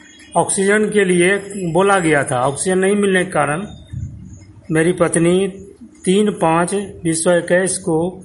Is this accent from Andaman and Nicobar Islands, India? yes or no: no; Brahmasthan, Bihar, India; ग्राम ब्रह्मस्थान, जिला मुंगेर का मूल निवासी हूँ।